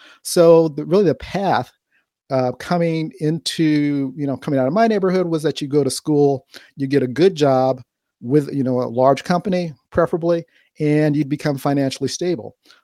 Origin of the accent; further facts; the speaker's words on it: Los Angeles, California, United States; So I started out, I grew up in South Central Los Angeles.